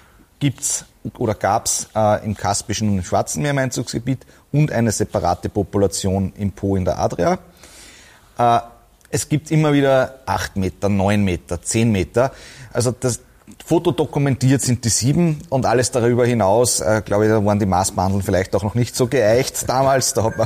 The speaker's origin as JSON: {"language": "German", "town": "Linz", "region": "Upper Austria", "country": "Austria", "tie": "born or raised there", "said": "Gut, ich bin in Linz nahe den Traunauen aufgewachsen"}